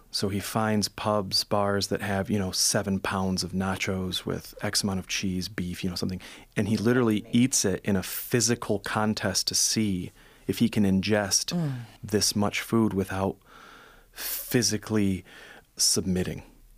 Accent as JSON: {"language": "English", "town": "Grand Rapids", "region": "Michigan", "country": "United States", "tie": "born or raised there", "said": "So I grew up in Grand Rapids."}